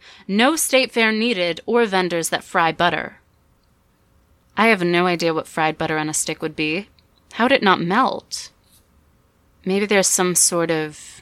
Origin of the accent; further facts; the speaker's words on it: North Carolina, United States; I grew up in North Carolina. State Fair is a big deal. I didn't go to a lot of those. I had a Yankee parents, as they say.